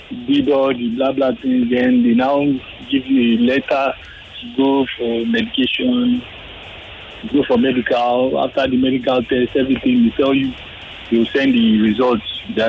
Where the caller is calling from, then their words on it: Ikorodu, Lagos, Nigeria; calling you from Ikorodu.